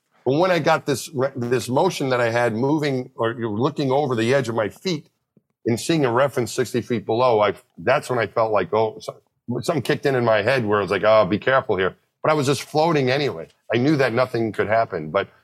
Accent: Franklin Square, New York, United States; You know, I grew up just out of Queens in New York, just outside of New York City. My hometown was my home when I was a little kid. Franklin Square.

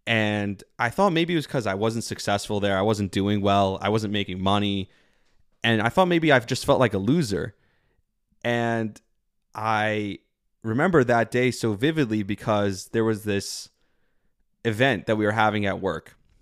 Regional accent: New Jersey, United States; also born or lived in many other places; And the teams I love most are those teams who play in New York, growing up in New Jersey. Then many other places, as my family bounced around a bit, I always connected in a special way with sports.

